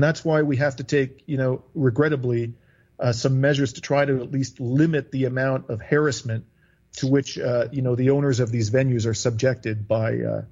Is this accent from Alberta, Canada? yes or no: no; London, Ontario, Canada; my hometown in London, Ontario